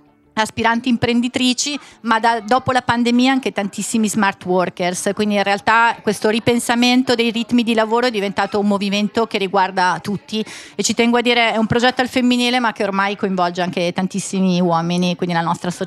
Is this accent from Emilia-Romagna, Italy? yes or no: no; Sicily, Italy; non è un caso che io sono siciliana